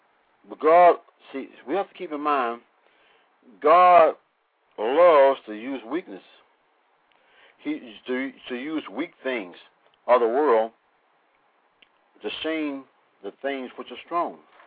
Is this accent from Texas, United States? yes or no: yes; Houston, Texas, United States; I wouldn't tell them I'm from the bottom. I tell them I'm from Houston.